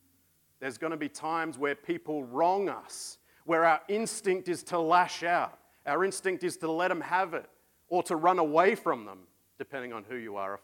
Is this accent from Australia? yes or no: yes; Australia; for me as an Aussie anyway